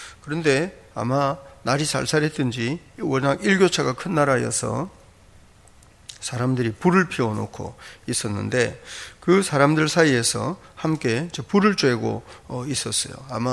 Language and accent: Korean; Gyeongsang, South Korea; accent: Gyeongsang dialect; 제가 경상도 사투리 제 말투에서 지울 수 없는 것처럼 누구나 제 말을 들으면 아 저거는 경상도 사투리다 이러는 것처럼